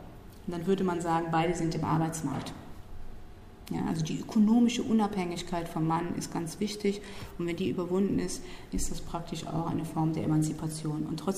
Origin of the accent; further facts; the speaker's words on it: Rhineland, Germany; accent: Rhenish; Ich habe so ein bisschen rheinischen Dialekt, das ist in Ordnung.